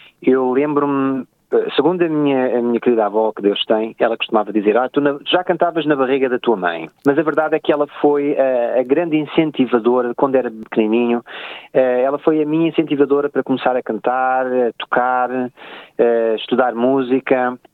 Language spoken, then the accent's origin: Portuguese; Portugal; moved away; E como bom português que sou, aonde quer que a gente portuguesa vá